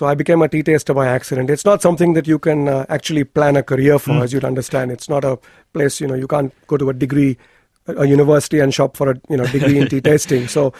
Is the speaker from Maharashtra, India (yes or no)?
yes; Mumbai, Maharashtra, India; So I'm from India. I was born and brought up in Bombay, which is an urban city. But having said that, yes, I've spent time in the northern part of the country, the southern part of the country